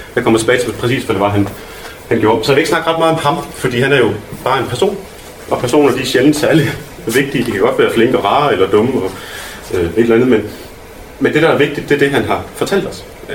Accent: Odense, Region of Southern Denmark, Denmark; accent: Funen dialect; Jeg taler grimt, jeg banner, men jeg taler også fynsk, fordi jeg er fra Odense.

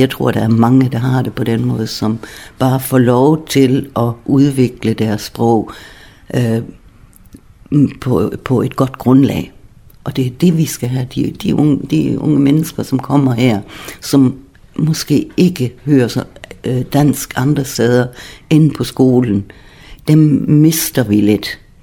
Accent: Schleswig-Holstein, Germany; jeg er hverken tysker eller dansker, fordi jeg er sydslesviger, siger jeg. Fordi jeg er vokset op et sted, hvor der var både tysk og dansk

